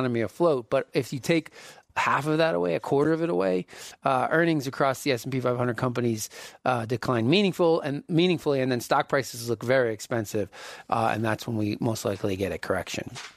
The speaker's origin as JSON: {"language": "English", "region": "East Coast", "country": "United States", "tie": "born or raised there", "said": "I grew up on the East Coast, and I get a kick out of watching the evening news."}